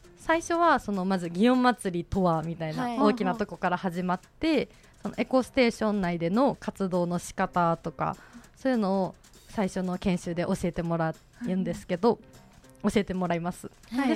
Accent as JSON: {"language": "Japanese", "region": "Gifu", "country": "Japan", "lives_now": "Kyoto, Japan", "said": "私の出身が岐阜県なので、はい、京都らしいことをしてみたいなって思って参加しました"}